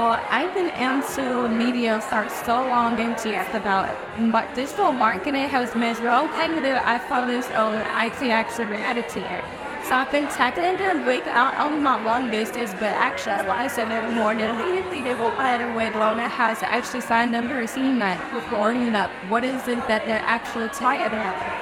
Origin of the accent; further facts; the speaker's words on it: Chicago, Illinois, United States; I'm from Chicago and I work on models.